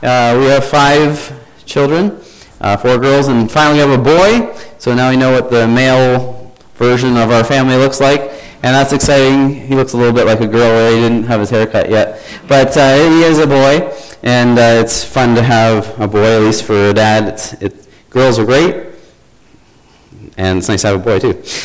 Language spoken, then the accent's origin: English; Bancroft, Ontario, Canada; I grew up in Bancroft, as was stated. We have 3,500 people.